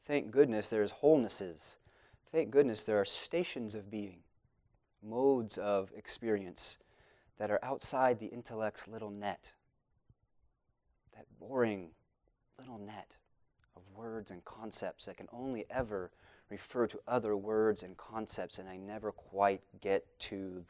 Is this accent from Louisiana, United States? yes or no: no; Las Vegas, Nevada, United States; I grew up in Las Vegas, and I had never eaten a real vegetable.